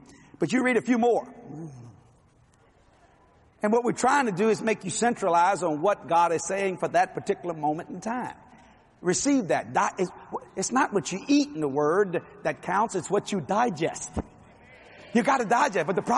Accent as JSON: {"language": "English", "region": "Louisiana", "country": "United States", "said": "I said, I'm not eloquent. I'm a Cajun."}